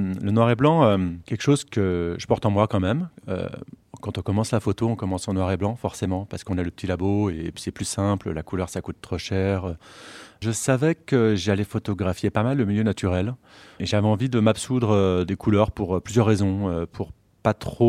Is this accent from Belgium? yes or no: no; Auvergne-Rhône-Alpes, France; Écoute, moi je suis alpin, je suis savoyard